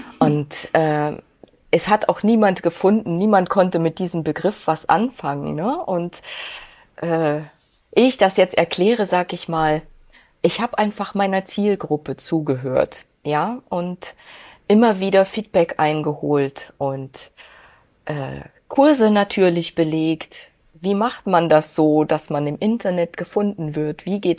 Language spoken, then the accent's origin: German; East Germany, Germany; Ich komme aus Ostdeutschland und da war die Religion, ich sag mal, Nebensache. Ja, also ich kenne das von Hause aus nicht, katholisch, evangelisch oder überhaupt christlich zu sein.